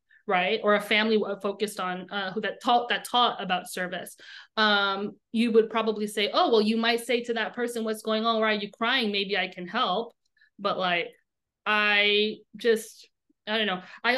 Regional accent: New York, United States; I'm from New York, and you mind your business.

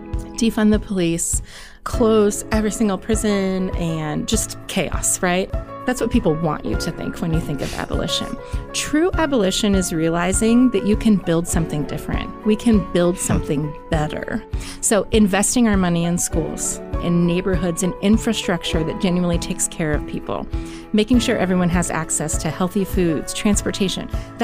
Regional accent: Omaha, Nebraska, United States; I am an Omaha native, born and raised. It's funny because I was born in South Omaha.

